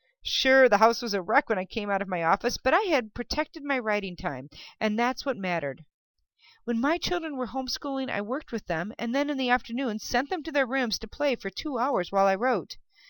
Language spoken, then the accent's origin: English; Minnesota, United States; also born or lived in the South; I grew up in Minnesota, and I'm adopted. I also lived in the South, which is interesting if you're a Yankee. I spent my summers on the North Shore of Minnesota, backpacking and canoeing.